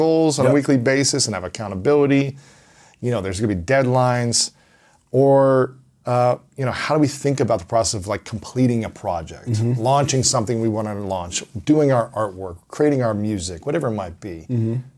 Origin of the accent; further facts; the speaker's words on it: Ohio, United States; I mean, I'm from Ohio, so I go for LeBron.